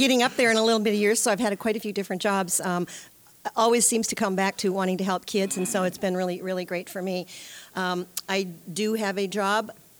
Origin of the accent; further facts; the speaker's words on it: Madison, Wisconsin, United States; I'm born and raised in Madison, Wisconsin.